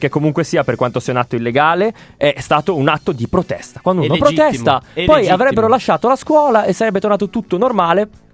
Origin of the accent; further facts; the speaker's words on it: Abruzzo, Italy; No, non sono sardo, sono abruzzese.